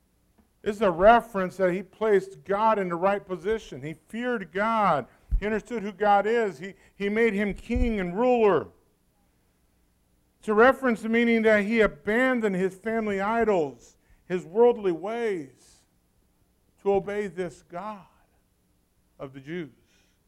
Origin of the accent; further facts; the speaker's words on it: St. Louis, Missouri, United States; now in Humiston, United States; Now remember, I came from St. Louis.